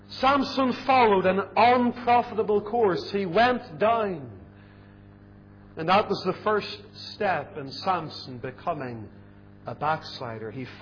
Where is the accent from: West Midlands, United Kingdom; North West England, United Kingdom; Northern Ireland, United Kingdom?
Northern Ireland, United Kingdom; Lisburn; Whenever we were growing up in Lisburn, my mother had, I don't know where she got it, but a little brass ornament of 3 little monkeys.